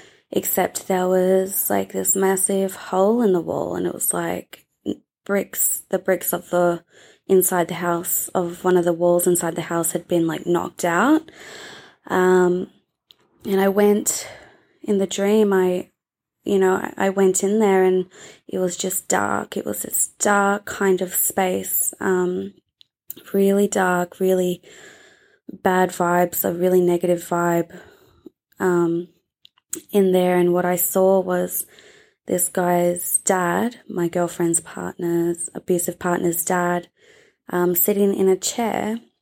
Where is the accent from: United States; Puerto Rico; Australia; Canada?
Australia; I'm from Australia.